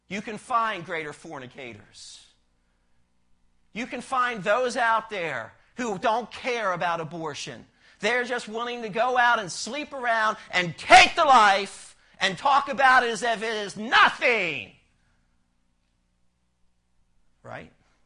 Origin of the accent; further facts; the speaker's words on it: Ireland; As an Irishman, I kind of like that.